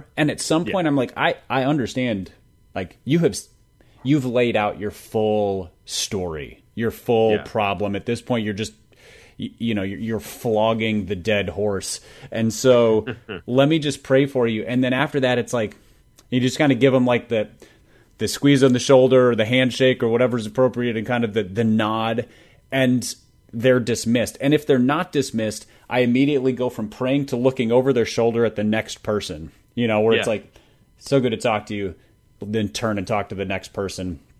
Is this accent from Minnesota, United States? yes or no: yes; Minnesota, United States; They are both Michiganders. I'm a Minnesotan.